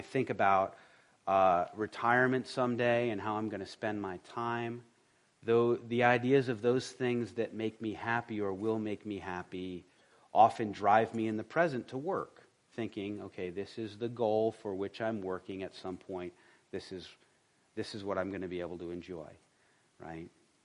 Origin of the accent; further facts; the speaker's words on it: Rhode Island, United States; knowing a lot about colonial and revolutionary history, growing up in Rhode Island and loving history